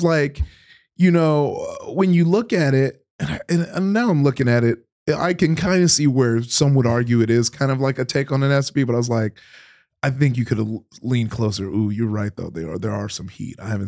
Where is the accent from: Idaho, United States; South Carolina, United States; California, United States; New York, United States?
California, United States; Compton; it started as like a self-preservation thing, like growing up in Compton.